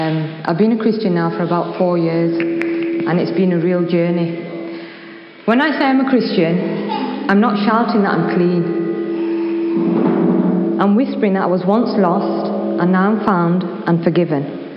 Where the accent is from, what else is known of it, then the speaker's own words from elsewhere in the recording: Yorkshire and the Humber, United Kingdom; I was born and raised in Yorkshire, and I grew up in a family where they were Muslims, but really I'd say they were cultural Muslims.